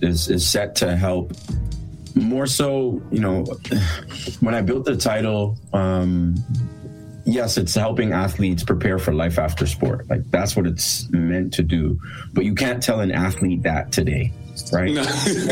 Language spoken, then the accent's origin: English; Montreal, Quebec, Canada; born there; Part of my story actually starts in Montreal. I was born in Montreal.